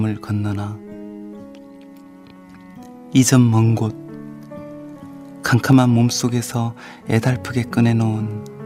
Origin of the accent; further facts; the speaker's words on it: Geochang, South Gyeongsang, South Korea; 경남 거창 제 고향에 있는 어떤 산 깊은 곳에